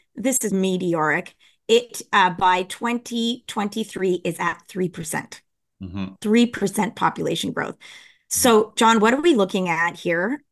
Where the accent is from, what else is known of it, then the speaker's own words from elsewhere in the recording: Canada; So I automatically, because I'm Canadian, I went there.